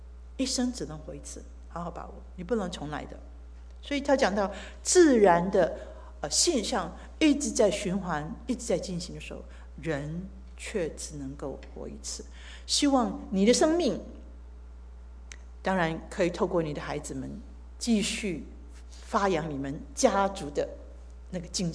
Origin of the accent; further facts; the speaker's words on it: China; 我们中国人很早以前就有这个后羿射箭